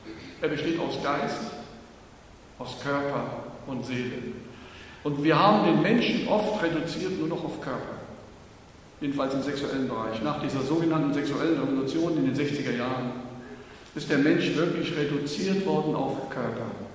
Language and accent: German; Berlin, Germany; ich komme aus der Hauptstadt der Gottlosen aus Berlin.